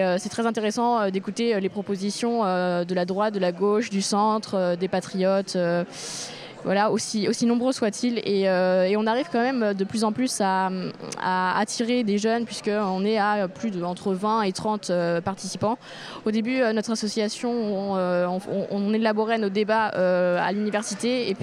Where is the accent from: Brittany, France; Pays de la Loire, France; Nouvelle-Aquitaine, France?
Pays de la Loire, France; Angers; now in Rouen, France; En fait, je suis originaire d'Angers